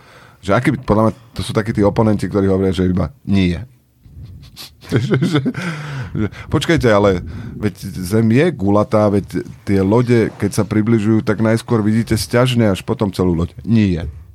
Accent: Bánovce nad Ondavou, Košice Region, Slovakia; ja som z Bánoviec, nad Ondavou, nie Bebravou.

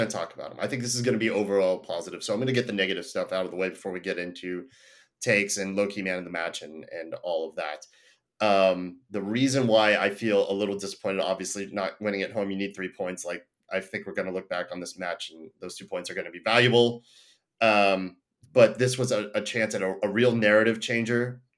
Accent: Ohio, United States; Growing up in Ohio, it's not that I'm not used to disappointment.

